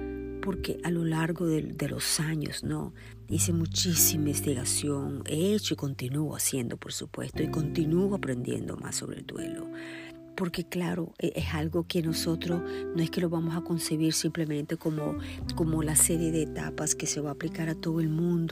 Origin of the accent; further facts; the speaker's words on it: Nicaragua; Soy nicaragüense y perdí a mi papá en el año 1971.